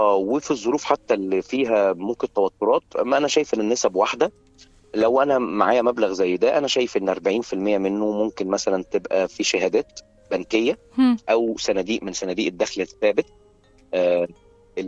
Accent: Egypt; عاملة كده بالنسبة لنا كمصريين لحب الأكل والشرب

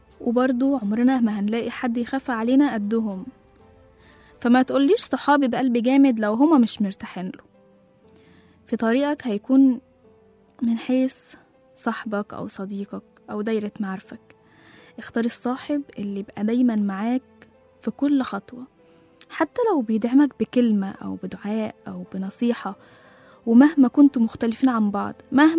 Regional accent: Egypt; وده موجود عندنا في مصر، يعني الحمد لله احنا مشهورين بحتة الجدعانة دي جدا. اكتر حاجة مشهورة في طبع المصريين الجدعانة.

